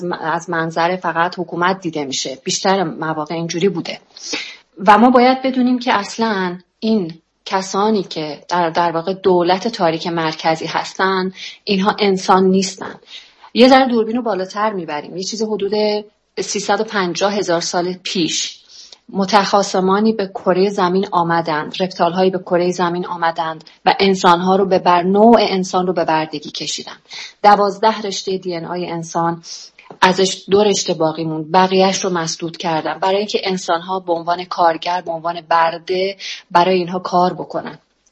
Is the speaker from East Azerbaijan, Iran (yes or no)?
no; Lorestan, Iran; born there; من هم در لرستان بر حسب یک اتفاق به دنیا آمدم